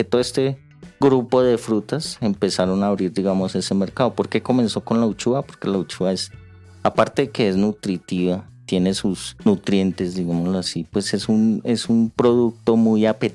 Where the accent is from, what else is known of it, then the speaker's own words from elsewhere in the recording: Sogamoso, Boyacá, Colombia; moved away as an adult; now in Bogotá, Colombia; cuando salí de la universidad, yo soy de Sogamoso, Boyacá, migré, digamos que por opciones de trabajo hacia Bogotá